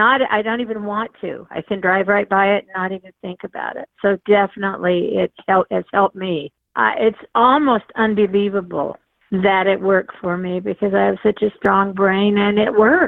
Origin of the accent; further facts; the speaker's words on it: Bonanza, Oregon, United States; I'm from Oregon. I have a riding stable. I show paint horses. I'm from a little town called Bonanza, Oregon